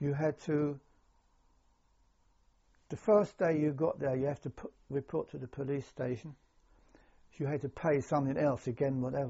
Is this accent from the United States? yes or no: no; Thuringia, Germany; English is a second language; where my brother lived, a place called Eisenach, not far from my hometown